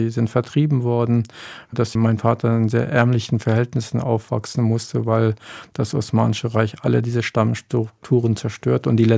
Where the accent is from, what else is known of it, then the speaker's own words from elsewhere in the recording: Germany; also born or lived in Eastern Turkey; Ich habe aus Sicht der Kurden durchaus jesidische Wurzeln, aber ich bin in der Osttürkei geboren und in Deutschland aufgewachsen.